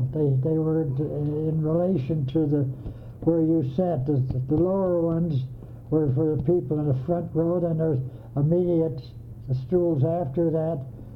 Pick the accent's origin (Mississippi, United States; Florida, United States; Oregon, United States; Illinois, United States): Illinois, United States; Chicago; I grew up in Chicago, and I didn't have any money to go to art school